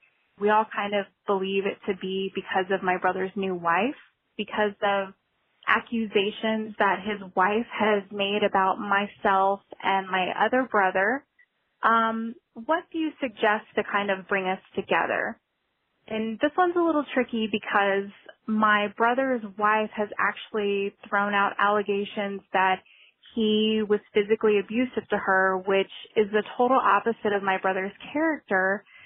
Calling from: San Antonio, Texas, United States; I'm calling from San Antonio, Texas

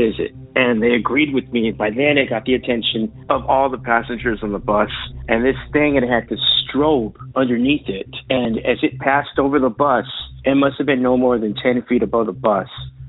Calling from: San Antonio, Texas, United States; I'm calling from San Antonio, Texas, and this is my transportation story.

